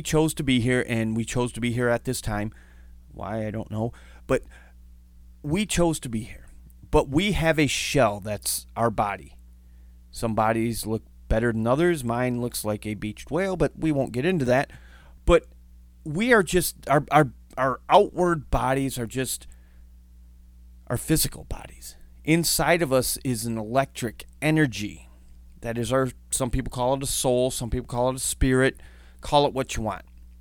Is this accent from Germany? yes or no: no; Michigan, United States; One of them was from my home state of Michigan.